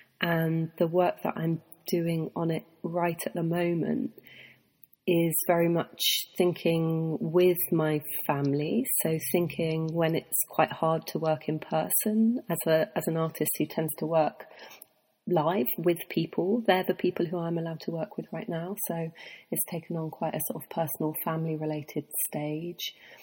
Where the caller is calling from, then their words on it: London, United Kingdom; I'm an artist and an academic, and I'm calling from London, England.